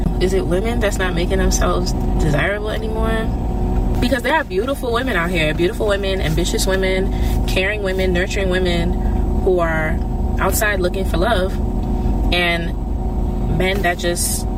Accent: New York, United States; Maybe it's because I'm from New York.

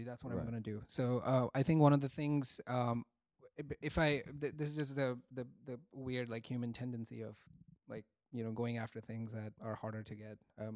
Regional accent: India; So just being an Indian and have grown up in this environment where you're consistently pushed to do better

